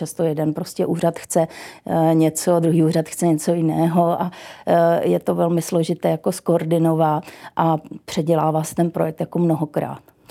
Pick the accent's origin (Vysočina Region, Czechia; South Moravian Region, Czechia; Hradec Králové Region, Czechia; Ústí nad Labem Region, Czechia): South Moravian Region, Czechia; Brno; já jsem z Brna, tak já si to můžu dovolit